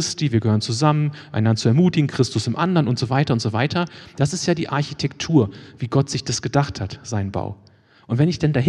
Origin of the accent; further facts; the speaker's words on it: Wolfenbüttel, Lower Saxony, Germany; so in Wolfenbüttel, wo ich aufgewachsen bin, da gibt es noch Freunde meiner Eltern